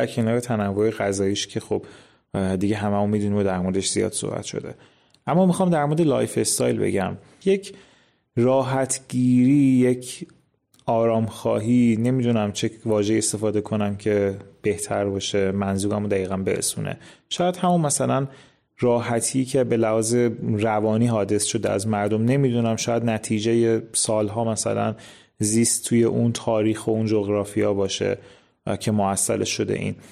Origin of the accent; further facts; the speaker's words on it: Rasht, Gilan, Iran; من به عنوان یک رشتی شیکمو و ماجراجو و البته پرس زن دارم این صحبت رو میکنم. زمانهای خیلی زیادی رو تو کوچه پس کوچه های رشت توی مکانهای مختلفی با آدمهای مختلفی بودم